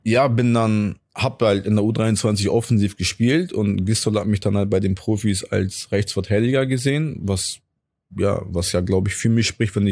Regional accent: Hamburg, Germany; Aber ich komme halt aus Hamburg und in Hamburg ist es nicht anders

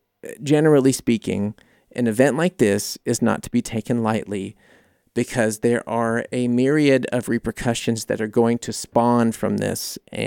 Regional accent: United States; as a kid growing up in the States, you always see videos of like, you know, the walk on the moon

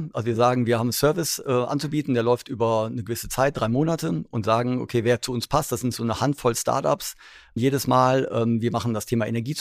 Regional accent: Duisburg, North Rhine-Westphalia, Germany; Genau, ich komme ja aus Duisburg, da ist ja alles ganz anders.

